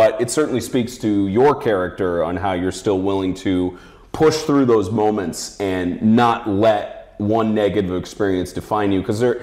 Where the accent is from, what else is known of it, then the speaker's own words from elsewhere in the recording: Tennessee, United States; And I visited Knoxville. And, you know, most of my life I grew up in Tennessee.